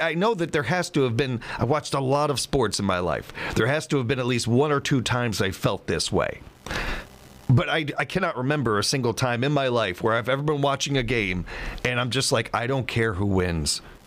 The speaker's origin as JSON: {"language": "English", "country": "United States", "said": "Because I'm American, I claim both."}